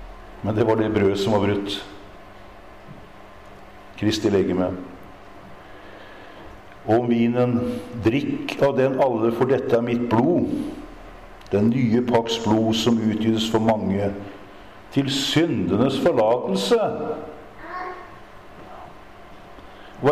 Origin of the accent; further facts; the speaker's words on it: Kragerø, Telemark, Norway; Det var en vekkelse bort i Sandidal utenfor Kragerø der jeg kommer fra.